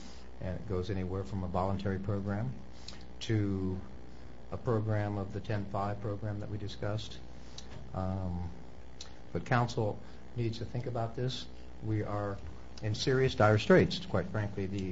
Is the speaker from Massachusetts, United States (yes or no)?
no; Ohio, United States; including my hometown to a certain degree in Ohio.